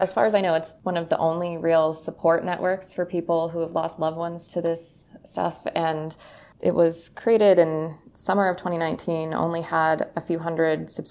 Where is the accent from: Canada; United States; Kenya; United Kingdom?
Canada; I'm actually Canadian as well. I'm a dual citizen, so I spend some time back in Canada with my family.